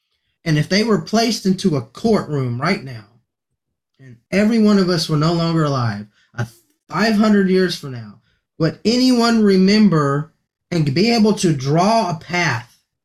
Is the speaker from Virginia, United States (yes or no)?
no; Texas, United States; also born or lived in California; now in Ohio, United States; I am from Texas. I've lived all across the United States. I've been in California. I've said born and raised in Texas.